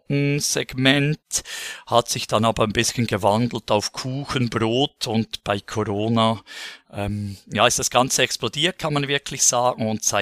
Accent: Central Switzerland, Switzerland; accent: Central Swiss; also born or lived in Canton of Bern; Mein Dialekt, den kann ich nicht verstecken. Ja, Zentralschweiz, Nähe Luzern, Zug bin ich zu Hause. Sprich, mittlerweile aufgewachsen im Kanton Bern. Aber dann mal der Liebe geschuldet, hier sesshaft geworden. Und ja, genau, da bin ich her

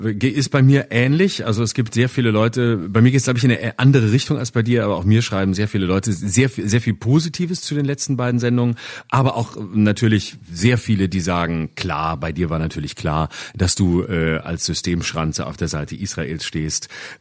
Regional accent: Baden-Württemberg, Germany; wir waren ganz oft im Europapark in Rust, weil er ja nicht so weit von meinem Heimatort weg

